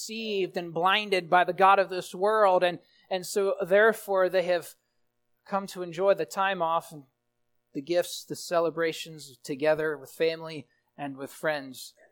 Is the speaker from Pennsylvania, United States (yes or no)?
yes; Pennsylvania, United States; accent: Pennsylvania; When I say the word Christmas with my Pennsylvania accent, I say Christmas, and it sounds like Christmas.